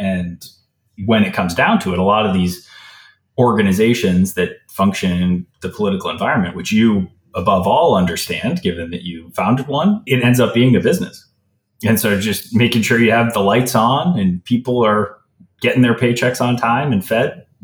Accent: Milton, Massachusetts, United States; also born or lived in Atkinson, New Hampshire; I grew up in Milton, Massachusetts and Atkinson, New Hampshire. My dad lived in New Hampshire. My mom lived in Massachusetts. And I kind of went back and forth.

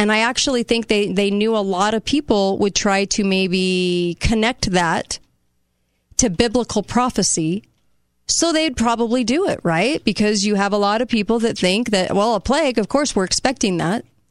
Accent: California, United States; I was raised in California and all my friends were different faiths.

